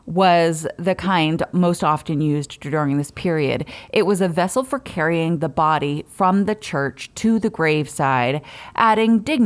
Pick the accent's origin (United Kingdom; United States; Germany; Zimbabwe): United States; New England; I'm from New England.